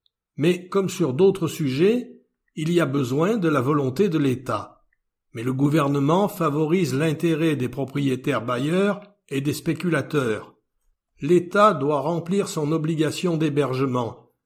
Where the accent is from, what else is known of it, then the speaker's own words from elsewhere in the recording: Grenoble, Auvergne-Rhône-Alpes, France; En tant que grenoblois et grenobloise